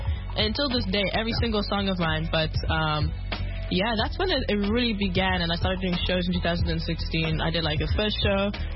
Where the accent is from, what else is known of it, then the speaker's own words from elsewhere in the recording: South Africa; also born or lived in Ireland; I was born in Ireland, but I grew up in South Africa.